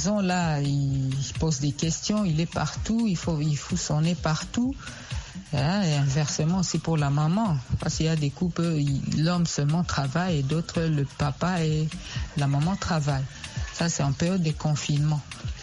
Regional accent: DR Congo; ici chez nous, en Afrique, particulièrement en RDC, j'ai pas beaucoup appris ça.

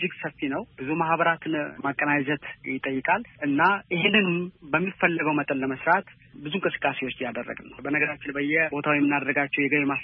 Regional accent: Bahir Dar, Amhara, Ethiopia; ተወልጄ ያደኩት ባህር ዳር ከተማ ነው። ሁለተኛ ደረጃ ትምህርቴን ጣና ሐይቅ ትምህርት ቤት፣

